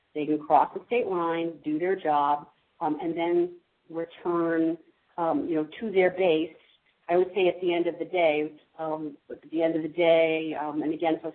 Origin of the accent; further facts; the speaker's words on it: New Hampshire, United States; or my license to drive a car, was going to be the state of New Hampshire, because that's my home state.